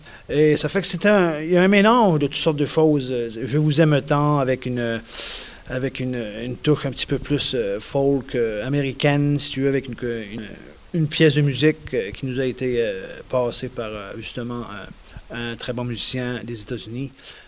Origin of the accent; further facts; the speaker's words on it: Prince Edward Island, Canada; on a eu une très grosse hiver chez nous à l'Île-du-Prince-Édouard cet hiver.